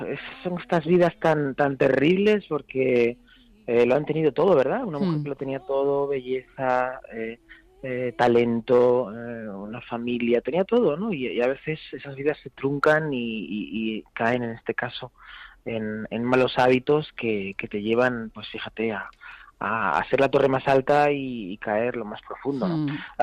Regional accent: Extremadura, Spain; Eso fue en mi tierra, en Extremadura.

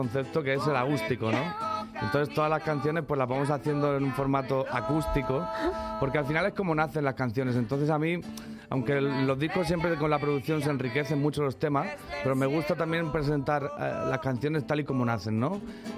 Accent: Molina de Segura, Region of Murcia, Spain; estamos en las fiestas patronales de Molina de Segura, en mi pueblo

